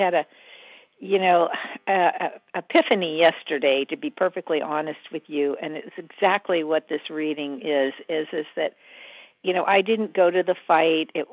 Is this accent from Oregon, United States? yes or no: yes; Oregon, United States; And from Southern Oregon.